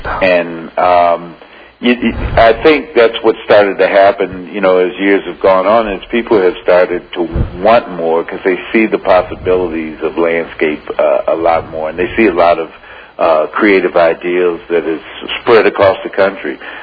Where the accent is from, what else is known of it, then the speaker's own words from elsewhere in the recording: Midwest, United States; now in Colorado, United States; Or where I grew up in the Midwest